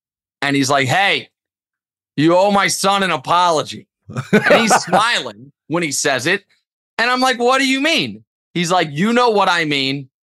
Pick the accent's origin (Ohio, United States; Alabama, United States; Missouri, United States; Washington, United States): Missouri, United States; Kansas City; I'm from Kansas City and I love Kansas City